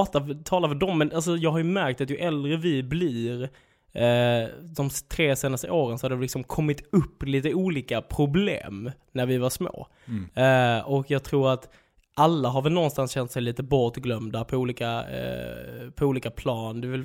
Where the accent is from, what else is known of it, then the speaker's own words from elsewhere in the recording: Holmeja, Skåne, Sweden; jag är uppväxt i Holmeja, Svedala, Skåneland.